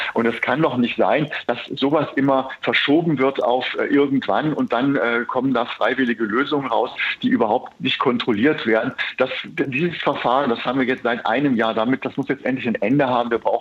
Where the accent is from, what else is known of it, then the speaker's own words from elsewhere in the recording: Hesse, Germany; now in Berlin, Germany; in meinem Heimatbundesland Hessen